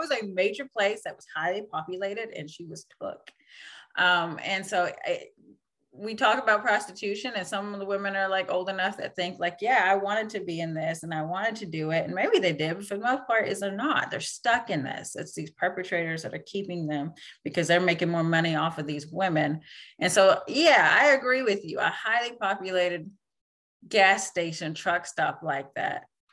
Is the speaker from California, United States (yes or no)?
no; Tahlequah, Oklahoma, United States; I come from my community. My family's from the Stillwell area. I was raised in Tahlequah.